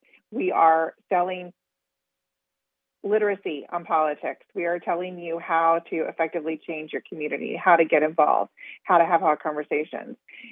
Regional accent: Oklahoma, United States; I grew up in Oklahoma, so everyone was pretty much a Republican

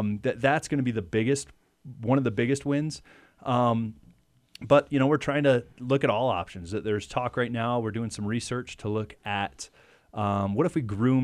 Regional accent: Northeast, United States; I grew up in the Northeast

